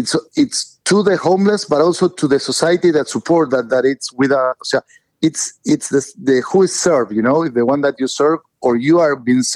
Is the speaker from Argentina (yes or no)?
yes; Argentina; English is a second language; moved away as an adult; now in Miami, United States; I'm originally from Argentina. 18 years ago, we came here to Miami to I work in a bank. So they transferred me here.